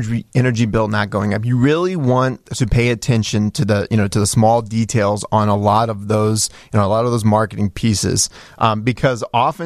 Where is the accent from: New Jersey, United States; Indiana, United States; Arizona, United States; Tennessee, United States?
Indiana, United States; No, not at all. I'm from Indiana. We don't have a choice in Indiana.